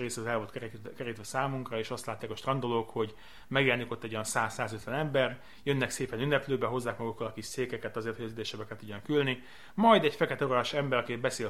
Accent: Pápa, Veszprém County, Hungary; born there; hiszen én pápán születtem, úgyhogy amikor a gyülekezetbe először eljöttem, az még lent volt a Szabadság utcában

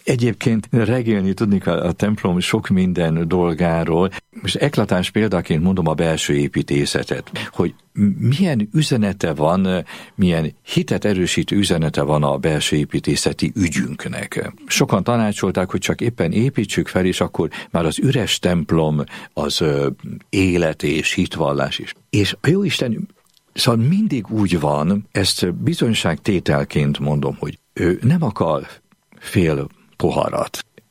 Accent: Transylvania, Romania; nekem, mint erdélyi székely embernek különösképpen szívemhez mindig közel álló volt

